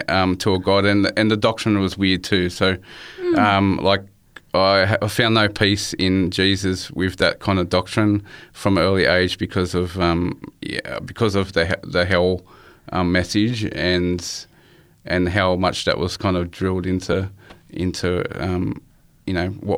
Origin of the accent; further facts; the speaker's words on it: Chester Hill, New South Wales, Australia; I grew up in Chester Hill, which is like South Granville, in between Parramatta and Bankstown. But in Bankstown Hospital.